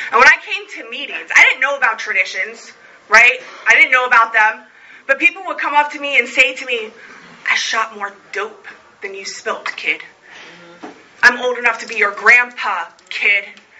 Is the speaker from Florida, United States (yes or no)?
yes; Florida, United States; I was born in Broward County, got raised in Broward County, got high in Broward County, and I got clean in Broward County.